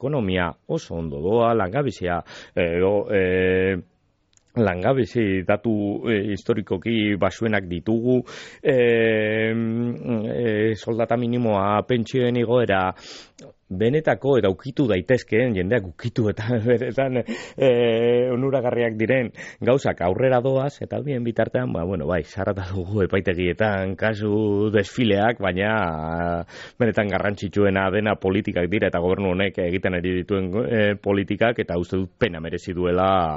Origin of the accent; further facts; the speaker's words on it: Basque Country, Spain; born there; sortez ni bizkaitarra naiz